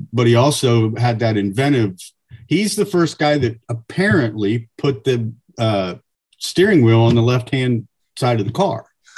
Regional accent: Fredericktown, Ohio, United States; I grew up in Fredericktown, and Ollie Klein was the 17-year-old freshman fullback.

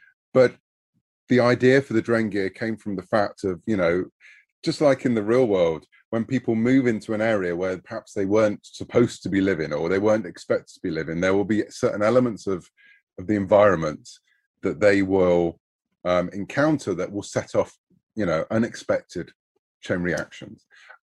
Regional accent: United Kingdom; I'm a Brit.

